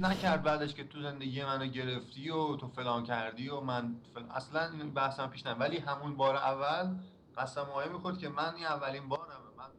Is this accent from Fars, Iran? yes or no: no; Ahvaz, Khuzestan, Iran; من که از اهوازم، میدونی که همیشه از اهواز